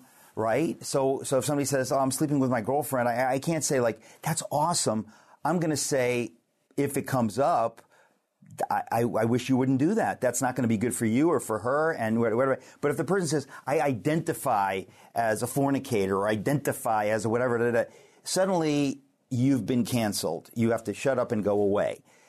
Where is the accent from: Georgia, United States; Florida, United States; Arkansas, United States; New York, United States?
New York, United States; Queens; I grew up in Queens, New York, so the kind of Trumpy way of thinking and stuff.